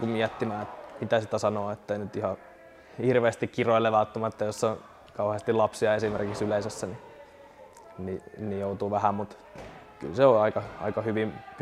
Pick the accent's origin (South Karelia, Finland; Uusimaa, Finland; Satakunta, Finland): Satakunta, Finland; Rauma; että mä oon Raumalta. Ja kyllähän se murteestakin moni aina huomauttaa siitä